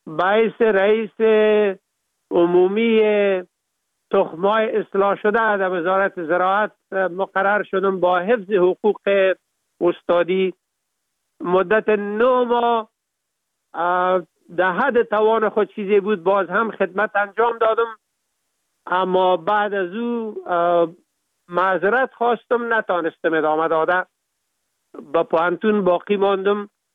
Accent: Kapisa, Afghanistan; also born or lived in Kabul; ما در ولایت کاپیسا به دنیا آمدیم، مکتب ابتدایی و متوسطه را در لیسه فعلی میرمسجدی به اتمام رساندیم.

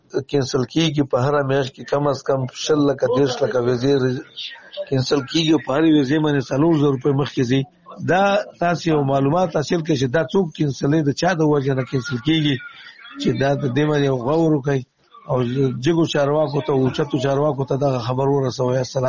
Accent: Nangarhar, Afghanistan; زه یو افغان یم د ننګرهار ولایت څخه.

